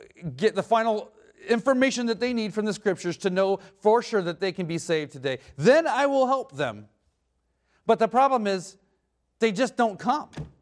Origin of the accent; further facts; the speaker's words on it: Oregon, United States; Maybe it's well, I'm from Oregon, so I mean, the gas pumper, but you don't have gas pumpers here.